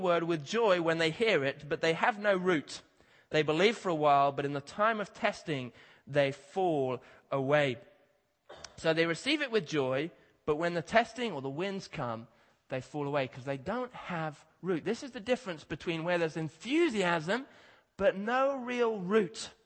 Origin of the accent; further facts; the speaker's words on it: Kenya; but as I said, I grew up in Kenya where they get these black kites.